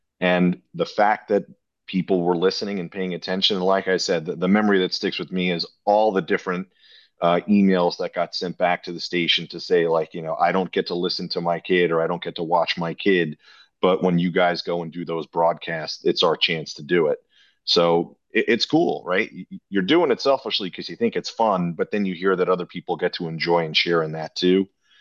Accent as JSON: {"language": "English", "region": "New York", "country": "United States", "said": "even though I was from New York and a Yankee homer"}